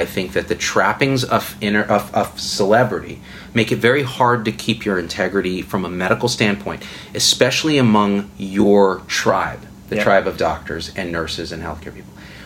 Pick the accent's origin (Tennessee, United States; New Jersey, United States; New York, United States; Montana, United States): New Jersey, United States; Morristown; born there; I was born in Morristown. I lived in Summit. My parents did their residency after coming from India at Overlook.